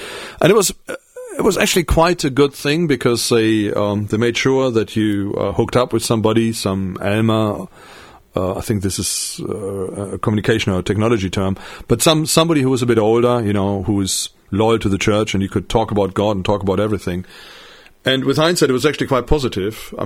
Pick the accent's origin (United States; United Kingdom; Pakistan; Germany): Germany; Paderborn, North Rhine-Westphalia; I sort of remember sort of going down Paderborn, where, you know, downtown, where my hometown is, and obviously now I'm just a visitor.